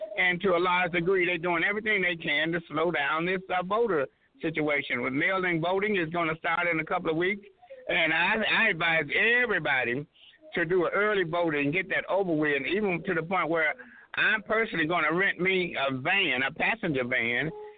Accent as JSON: {"language": "English", "town": "Chicago", "region": "Illinois", "country": "United States", "tie": "born or raised there", "also_born_or_lived": "Southern US", "said": "Well, first of all, being a Southern born boy, even though I was raised here in Chicago, you never lose your Southern roots."}